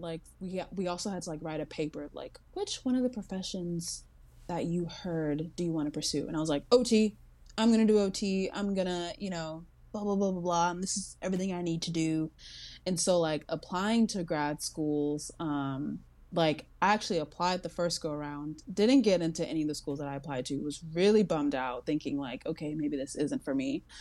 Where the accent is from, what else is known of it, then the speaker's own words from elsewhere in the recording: Arkansas, United States; now in Los Angeles, United States; And like Mason, I'm not from California. I am from Arkansas. I, however, do not have the luxury of saying I'm a double Trojan. I did my undergrad in Arkansas.